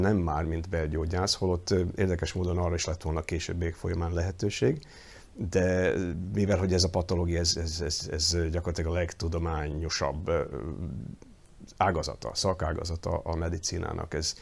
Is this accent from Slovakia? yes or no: yes; Dunajská Streda, Trnava Region, Slovakia; also born or lived in Bratislava; Dunaszerdején születtem, és onnan végül 14 éves koromban felkerültem Pozsonyba